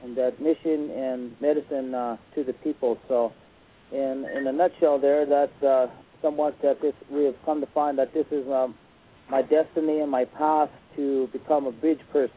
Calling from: Cornville, Arizona, United States; I'm calling in from Arizona, Cornville, Arizona.

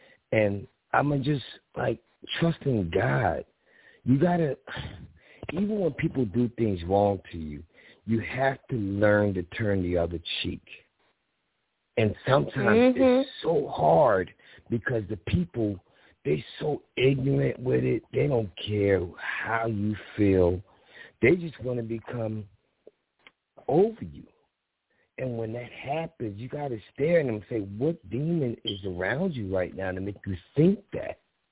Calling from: Philadelphia, Pennsylvania, United States; Well, first of all, I'm calling from Philly.

